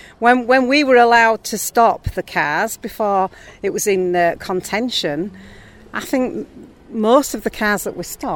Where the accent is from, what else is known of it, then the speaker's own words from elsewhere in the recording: Bradford, Yorkshire and the Humber, United Kingdom; I come from Bradford.